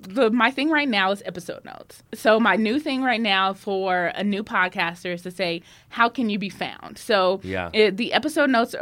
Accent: Denver, Colorado, United States; Yes, born and raised in Denver, not far from here, in City Park.

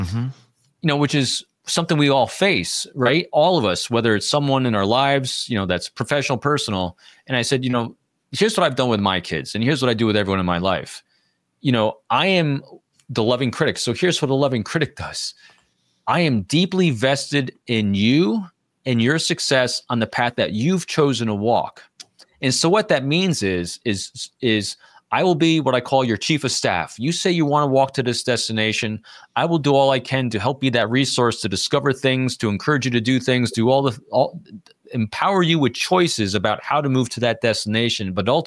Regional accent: New York, United States; I grew up in, I was born in New York City. I grew up in upstate New York.

